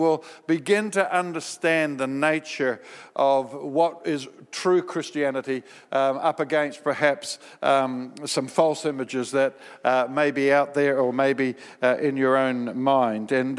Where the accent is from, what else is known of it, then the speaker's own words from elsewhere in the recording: Australia; And yes, I am an Aussie, so you better own me.